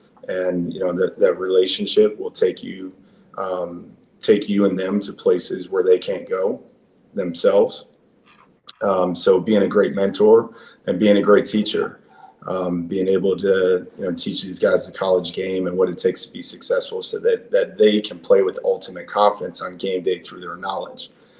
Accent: Arizona, United States; So I'm from Arizona, and I played high school football

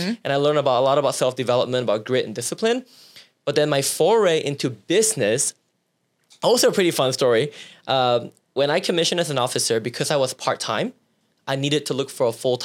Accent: Seattle, Washington, United States; moved away as an adult; So at 21, I grew up in Seattle, Washington. Mm-hmm. I moved to this very small town in the middle of nowhere called Carbondale, Illinois. It's like Southern Illinois, close to like Missouri.

